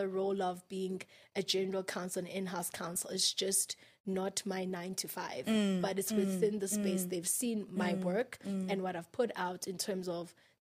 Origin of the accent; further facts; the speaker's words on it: Durban, KwaZulu-Natal, South Africa; I'm from Durban.